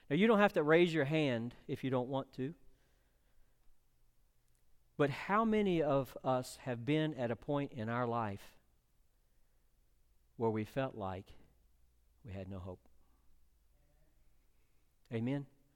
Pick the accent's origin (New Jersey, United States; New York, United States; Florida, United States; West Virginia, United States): West Virginia, United States; And listen, I grew up in West Virginia. When we had revival, we had revival.